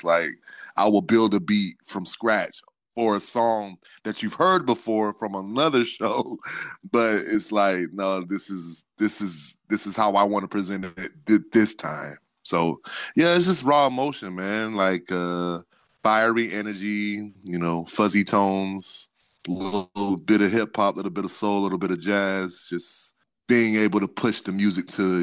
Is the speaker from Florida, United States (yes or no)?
yes; Gainesville, Florida, United States; now in Williston, United States; I hail from Gainesville, Florida. My house is based in Williston, Florida. I'm 35 years old.